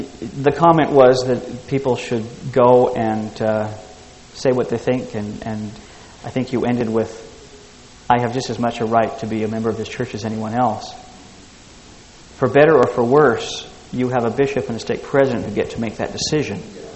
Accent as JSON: {"language": "English", "town": "Los Angeles", "region": "California", "country": "United States", "tie": "born or raised there", "said": "I grew up in Los Angeles. There were lots of opportunities for me to overcome stereotypes"}